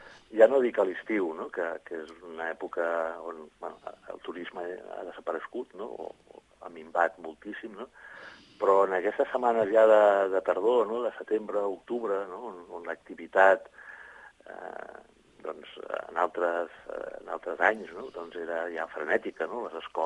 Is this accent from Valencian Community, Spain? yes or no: no; Sant Cugat del Vallès, Catalonia, Spain; jo soc de Sant Cugat i ja saps que ens tillen una mica de pijos